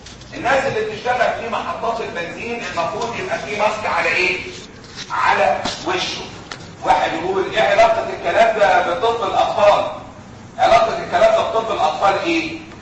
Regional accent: Egypt; وجد عندنا في مصر اللي هو الحاجات اللي احنا بنشوفها

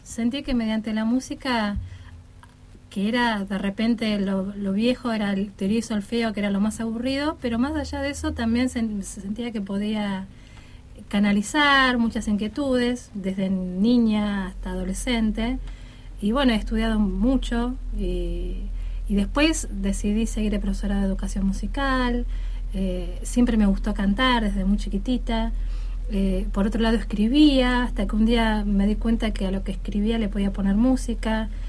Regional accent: Hurlingham, Buenos Aires Province, Argentina; born there; now in Buenos Aires, Argentina; soy de acá, ¿no? Igual nací en Hurlingham, que es el oeste, pero de jovencita me vine acá a estudiar, un par de carreras y nada. Me instalé acá en Buenos Aires

